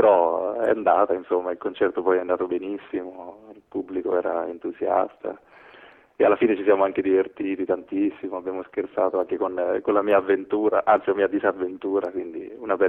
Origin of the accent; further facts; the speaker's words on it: Umbria, Italy; Qui nella mia terra, qui in Umbria.